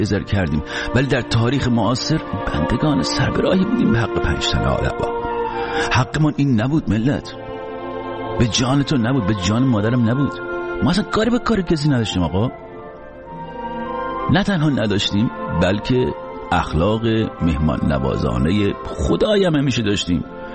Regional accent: Iran; born or raised there

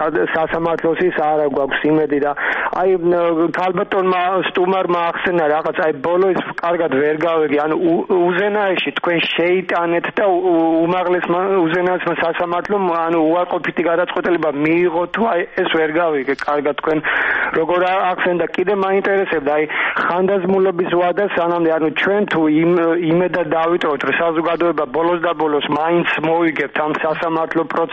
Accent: Rustavi, Kvemo Kartli, Georgia; აი მე ხა თბილისში არ ცხოვრობ, რუსთავიდან ვარ და მონწერია ჩამოსვლა თბილისში

